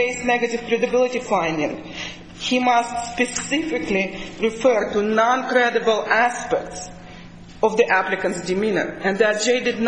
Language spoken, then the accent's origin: English; Ukraine; accent: Russian; I am from Russia. Actually, I'm from Ukraine. So I do myself speak several languages